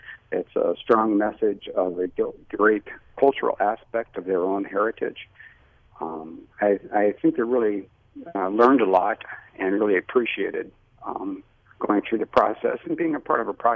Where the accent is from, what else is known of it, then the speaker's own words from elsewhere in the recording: Rapid City, South Dakota, United States; It's I grew up in Rapid City, so I'm a Rapid City native